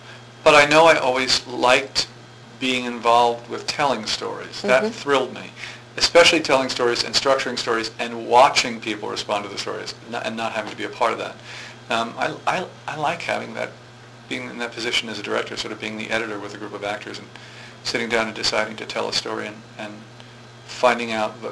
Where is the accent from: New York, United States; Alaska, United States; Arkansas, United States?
New York, United States; Oh, Long Island.